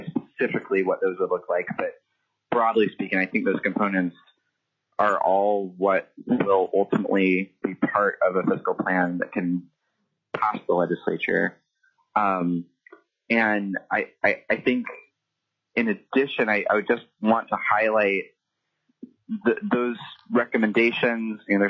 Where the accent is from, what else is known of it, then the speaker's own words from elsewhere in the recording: Sitka, Alaska, United States; Yes, for the record … I'm from Sitka.